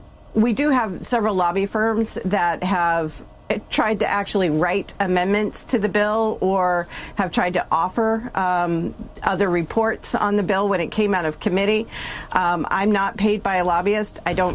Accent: New Sharon, Maine, United States; I grew up in New Sharon, Maine, which is a community very close to Jay.

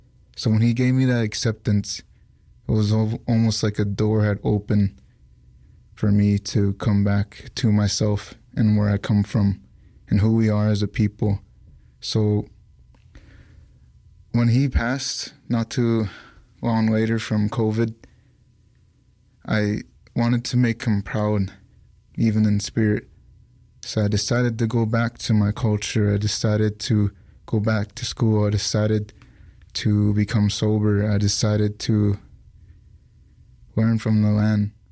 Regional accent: Ontario, Canada; I'm from Arobuskat First Nation, Namigo Clan

